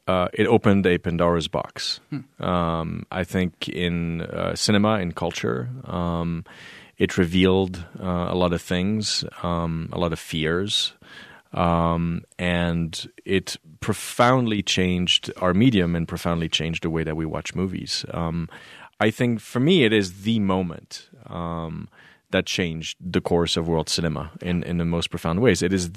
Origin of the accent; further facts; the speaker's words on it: Geneva, Switzerland; I was raised in Switzerland in Geneva